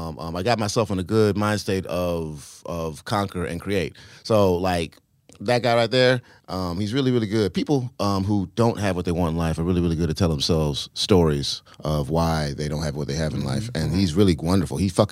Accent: San Diego, California, United States; born there; I was born in San Diego. I was raised in about 5 or 6 different places.

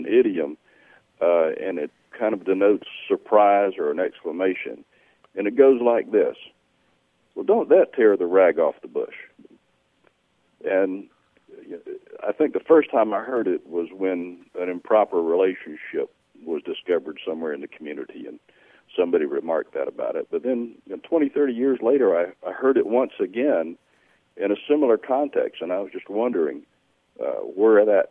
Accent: Florida, United States; I grew up in West Florida, and it didn't seem odd to hear it there, but what really got my attention was hearing it down here in Tampa

